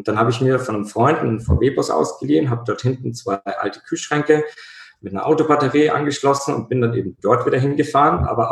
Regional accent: Peiting, Bavaria, Germany; Also ich bin in Peiting aufgewachsen. Das ist ein oberbayerisches Kleindorf. Ja, also 10.000 Einwohner.

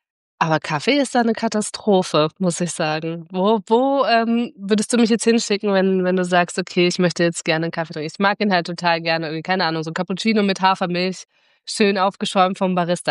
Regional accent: Berlin, Germany; ich komme aus der Berliner Ecke

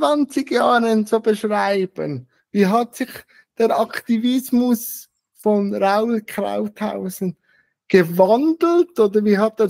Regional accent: Switzerland; Also bei uns in der Schweiz

